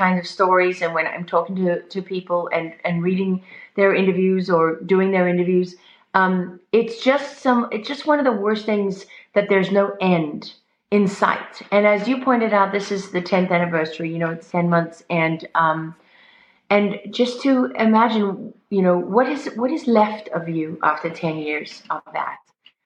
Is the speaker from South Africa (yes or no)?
yes; South Africa; born there; I'm an African. I was born in South Africa. Now, people don't like me to say that because I'm white. And oh, no, you're not allowed to say that as a white person. But my mother and father were born in South Africa